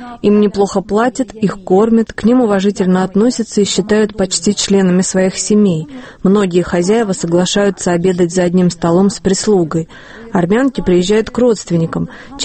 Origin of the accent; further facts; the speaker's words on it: Armenia; now in Turkey; Меня никогда не попрекали тем, что я армянка.